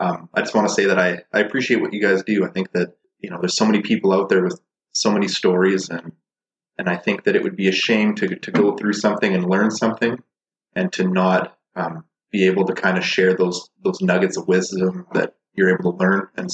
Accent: Winnipeg, Manitoba, Canada; Yeah, I'm from Winnipeg, Manitoba. I'm representing.

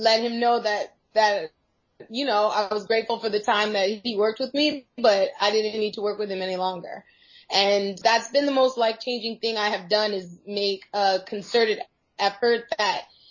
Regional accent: Los Angeles, California, United States; born there; I planned to come back to LA because I was born in Hollywood.

